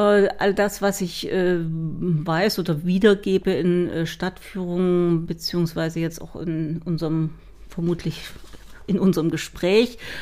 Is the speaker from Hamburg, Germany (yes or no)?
no; Weimar, Thuringia, Germany; now in Pößneck, Germany; Ich komme ursprünglich aus Weimar, ich bin also Thüringerin, habe in Jena studiert, mein Mann auch